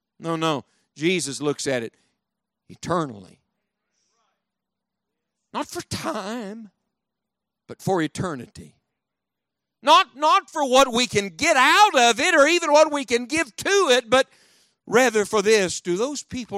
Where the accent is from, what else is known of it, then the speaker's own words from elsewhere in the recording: Beckley, West Virginia, United States; See, I was raised on North Sand Branch in Beckley, West Virginia.